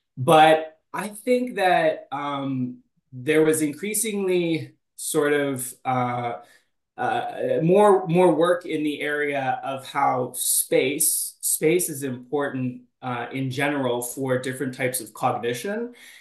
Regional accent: Calgary, Alberta, Canada; So I grew up in Calgary, Canada, which Alberta, it's in the province of Alberta, and we call Alberta the Texas of Canada. So when I was growing up, it was kind of a socially conservative place.

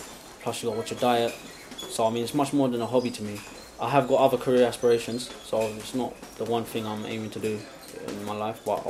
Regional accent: Newham, London, United Kingdom; I'm from Newham, East London.

